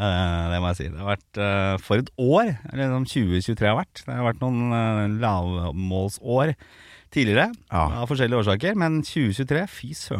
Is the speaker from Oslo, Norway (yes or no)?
yes; Oslo, Norway; now in Bærum, Norway; Nei, jeg fra Oslo, da. Jeg vokste opp på Østkanten, på Torshov, ja. I Oslo. Så ja, jeg har vært liksom indre Oslo-gutt. Og så endte jeg opp i Bærum, så jeg bor I Bærum nå. Men det alltid veldig viktig å poengtere at jeg fra Østkanten.